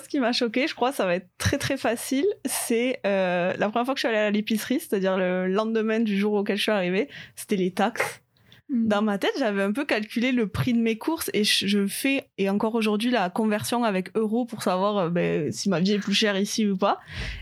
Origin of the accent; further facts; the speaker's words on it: Southern France, France; Je suis du sud de la France, j'ai fait mes études à Montpellier.